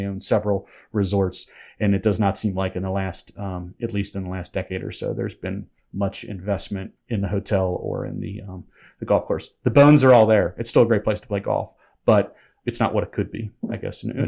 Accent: Cincinnati, Ohio, United States; I grew up in Cincinnati

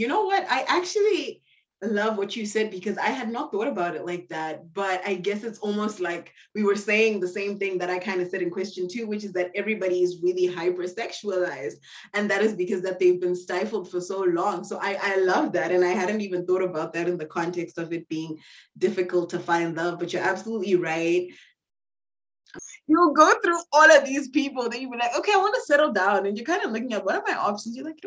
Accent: Zimbabwe; I'm from Zimbabwe.

